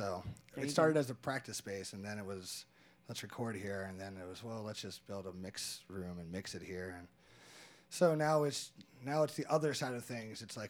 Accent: Baltimore, Maryland, United States; we're both from Baltimore. And so all of our Baltimore friends are in town.

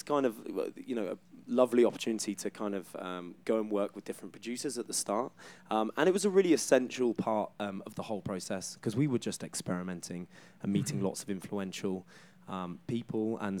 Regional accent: England, United Kingdom; Oh man, like I think as an English band growing up, you know, getting to kind of tour America is really up there as something to kind of achieve and do.

